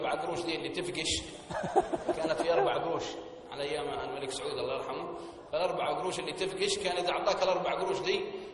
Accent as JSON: {"language": "Arabic", "region": "Hejaz", "country": "Saudi Arabia", "tie": "born or raised there", "said": "أني تربيت في الحجاز وولدت في الحجاز ونشأت في الحجاز ودرست في الحجاز وعاشرت أهل الحجاز"}